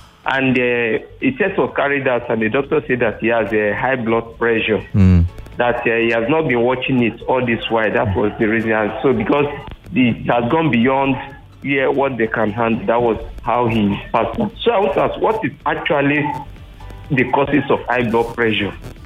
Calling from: Lekki, Lagos, Nigeria; I'm calling from Lekki.

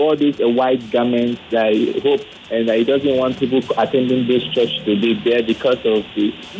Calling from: Agege, Lagos, Nigeria; I'm calling from Agege.

